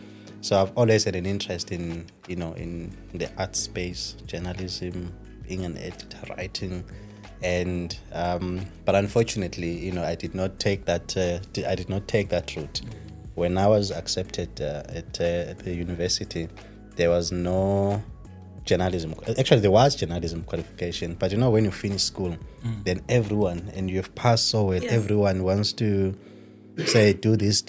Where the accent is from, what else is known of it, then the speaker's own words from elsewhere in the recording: Eswatini; also born or lived in Free State, South Africa; So I grew up in Swaziland, now known as Eswatini. But I was born in the Free State, Putarichaba.